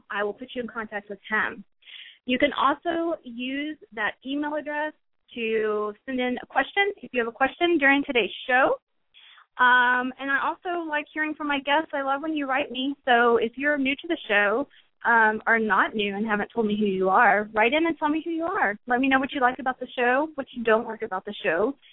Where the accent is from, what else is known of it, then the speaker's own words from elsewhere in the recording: Houston, Texas, United States; It's cold for me, too. I'm from Houston